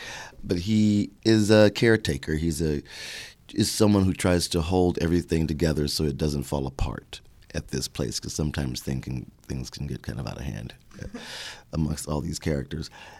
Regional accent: Houston, Texas, United States; I am from Houston

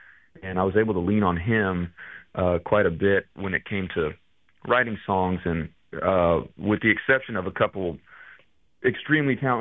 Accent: Del Rio, Texas, United States; is my hometown. I don't get to go to Del Rio all that much, but my whole family still lives there.

